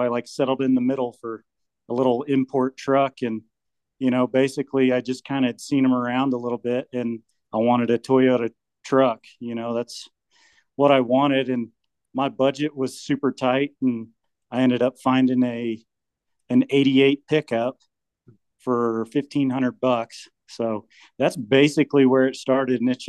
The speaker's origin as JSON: {"language": "English", "town": "Tahlequah", "region": "Oklahoma", "country": "United States", "tie": "born or raised there", "said": "When I was super young, like before school, we lived in Tulsa for a little bit, but no, I basically was born and raised in Tahlequah my entire life."}